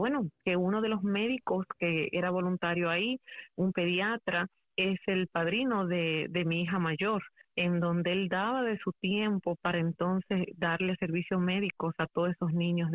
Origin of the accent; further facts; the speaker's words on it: Santiago de los Caballeros, Santiago, Dominican Republic; moved away as an adult; now in United States; Nací en Santiago y me crié ahí también, en Santiago de los Caballeros. Ya emigré acá a los Estados Unidos unos meses antes del lamentable suceso, ¿verdad?, del 11 de septiembre